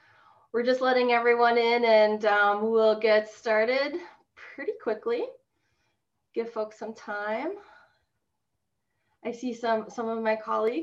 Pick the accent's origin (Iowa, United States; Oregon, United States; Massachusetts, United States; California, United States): Oregon, United States; Portland; I'm from Portland, Oregon. I work in downtown Portland.